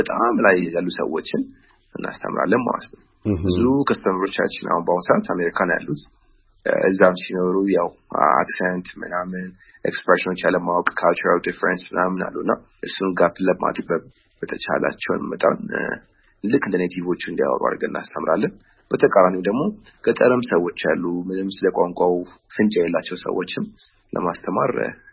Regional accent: Addis Ababa, Ethiopia; አሁንም ተወልጄ ያደኩትኝ አዲስ አበባ ነው። ያደኩትኝ ወደ ጨርቆስ አካባቢ ነው።

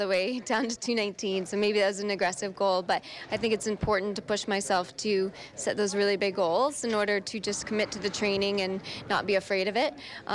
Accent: United States; today's performance puts me number two all-time as an American

